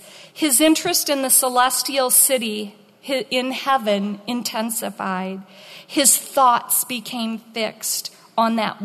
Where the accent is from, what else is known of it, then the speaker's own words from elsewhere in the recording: Iowa, United States; When I was growing up in Iowa, I'm the youngest of eight